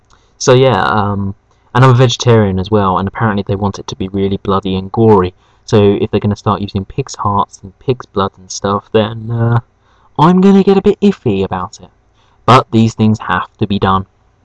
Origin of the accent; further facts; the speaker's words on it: Hastings, South East England, United Kingdom; I'm from Hastings, so you can sort of message back with hateful replies and stuff.